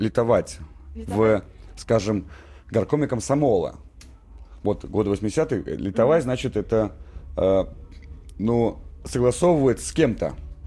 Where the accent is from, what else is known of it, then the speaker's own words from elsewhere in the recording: Riga, Latvia; Вот в Риге, я просто вырос в Литоне, Letonian country.